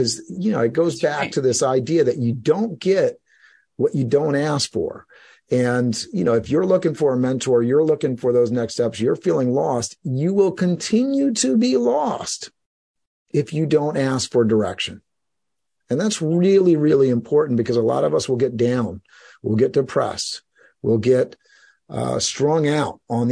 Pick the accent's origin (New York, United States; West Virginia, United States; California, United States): New York, United States; New York City; I was raised in New York City, and they talk about New York City in the sense that, you know, if you're raised there, you can live anywhere, right?